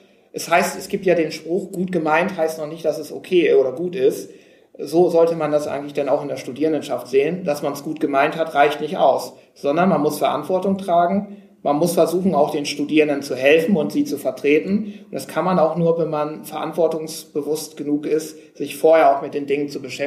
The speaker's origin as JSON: {"language": "German", "country": "Germany", "lives_now": "Wuppertal, Germany", "said": "Natürlich bin ich irgendwo auch Wuppertaler geworden, das ist klar. Ich bin immer Friese geblieben, ich habe einen Akzent natürlich, ich habe auch meinen Moin Moin behalten"}